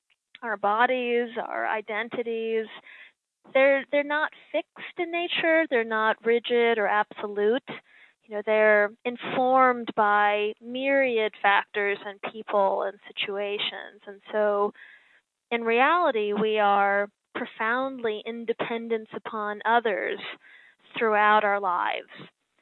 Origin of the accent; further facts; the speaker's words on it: New York, United States; because I'm a New Yorker